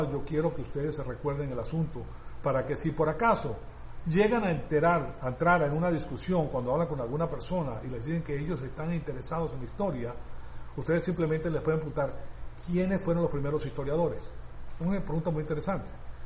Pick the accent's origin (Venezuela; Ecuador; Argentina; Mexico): Venezuela; now in United States; Yo estuve en los Estados Unidos, llegué a los Estados Unidos en el año 1962. Vine de Venezuela. ¿Qué fue lo primero que aprendí yo? A hablar como cubano.